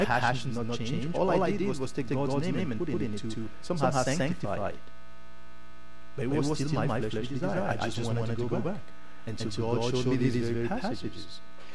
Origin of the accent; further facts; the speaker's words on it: Cameroon; now in Canada; My temporary status is that I'm Canadian. My previous temporary status was that I was Cameroonian.